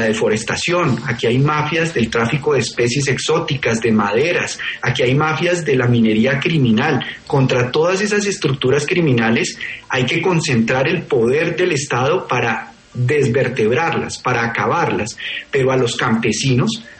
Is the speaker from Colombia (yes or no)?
yes; Colombia; nosotros como colombianos, como ciudadanos